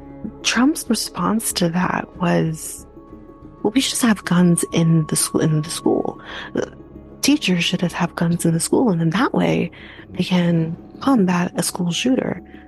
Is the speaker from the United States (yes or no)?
no; Canada; like, we're all Canadians here. We're all Canadian.